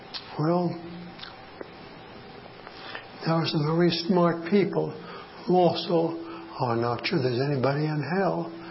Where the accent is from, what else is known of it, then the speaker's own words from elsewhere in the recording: Dallas, Texas, United States; I grew up in Dallas.